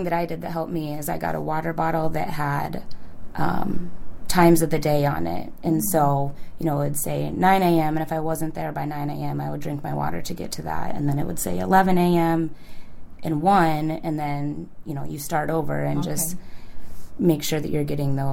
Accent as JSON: {"language": "English", "town": "Sidney", "region": "Nebraska", "country": "United States", "tie": "born or raised there", "said": "So I grew up in Sydney, Nebraska, which is in way western Nebraska"}